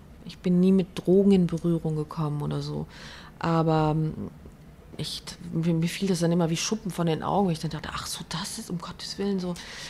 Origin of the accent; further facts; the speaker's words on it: Italy; Ja, als Italienerin, meine Mutter hat gerade Probleme, wenn sie das hört, aber Sushi liebe ich ja.